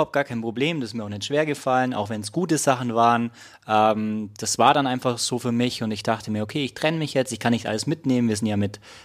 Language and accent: German; Augsburg, Bavaria, Germany; moved away as an adult; ich habe nach 36 Jahren meinen Heimatort verlassen, Augsburg, falls es noch nicht jemand weiß.